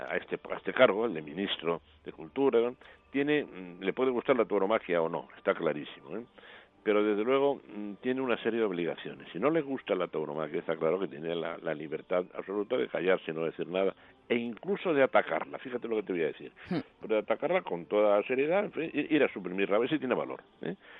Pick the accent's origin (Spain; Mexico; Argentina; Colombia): Spain; como naturalista español